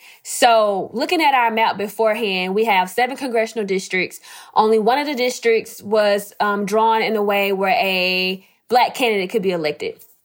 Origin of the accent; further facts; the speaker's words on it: Mobile, Alabama, United States; I am from Mobile, Alabama. Mobile is my hometown.